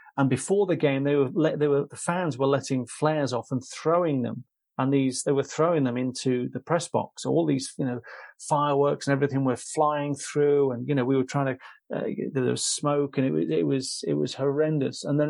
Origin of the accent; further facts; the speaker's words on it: England, United Kingdom; accent: English; I'm this English dialect in a Slovak stadium.